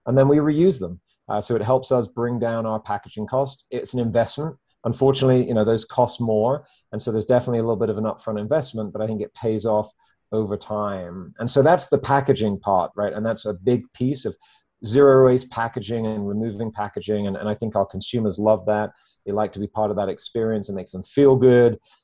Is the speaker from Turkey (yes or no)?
no; United Kingdom; again, being a Brit, we have this thing called a milkman.